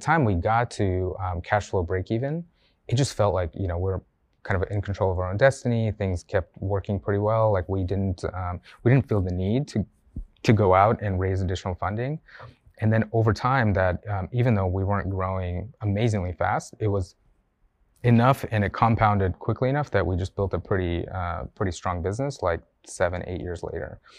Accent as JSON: {"language": "English", "town": "Sacramento", "region": "California", "country": "United States", "tie": "born or raised there", "said": "So I grew up in Sacramento."}